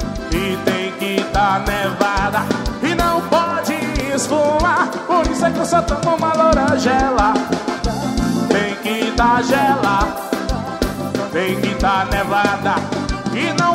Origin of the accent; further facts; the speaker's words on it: Ceará, Brazil; Eu sou cearense, mas eu tô invadindo o Piauí.